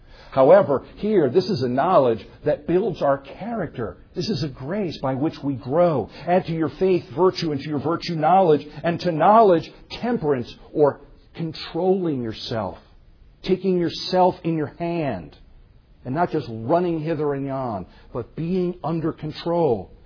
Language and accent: English; Pennsylvania, United States; Dr. Hankin said I was from Pennsylvania. I was not from Philadelphia. I was from the other town.